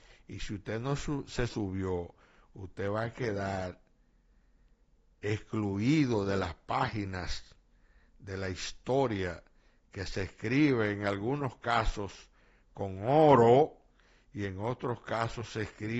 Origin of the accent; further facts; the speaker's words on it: Montecristi, Monte Cristi, Dominican Republic; No sé si el encuentro en Montecristi, en mi patria chica, fue el primero